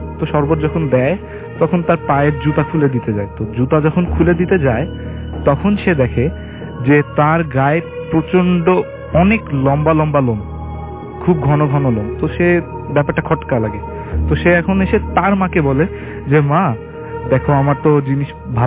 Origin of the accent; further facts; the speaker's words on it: Mohammadpur, Dhaka Division, Bangladesh; আমি মোহাম্মদপুর থেকে এসেছি।